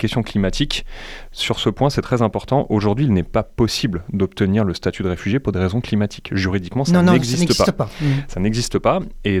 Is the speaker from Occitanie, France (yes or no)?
yes; Sommières, Occitanie, France; Je pense que j'ai grandi à Sommières.